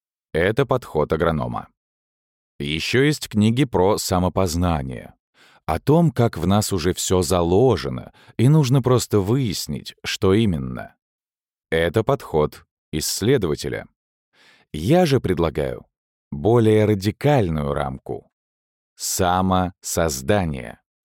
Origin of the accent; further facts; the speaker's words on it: Moscow, Russia; born there; 1982. Родился в Москве, район Медведково.